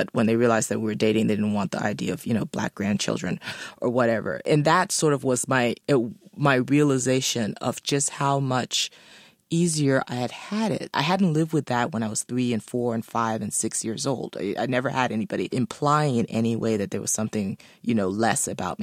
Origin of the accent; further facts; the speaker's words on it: Liberia; I'm too American at this point to ever be, you know, fully Liberian. But the Liberian in me didn't die. It's still there, and it's what makes me who I am.